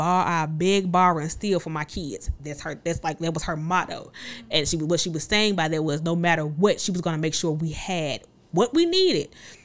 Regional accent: Chicago, Illinois, United States; born there; also born or lived in Atlanta / Mississippi; I was born in Chicago.

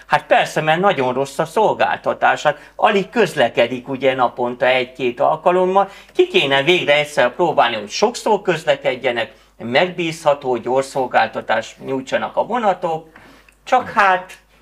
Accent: Fehérgyarmat, Szabolcs-Szatmár-Bereg, Hungary; mint például az a vidék, ahonnan én is származom, Fehérgyalmat és környéke

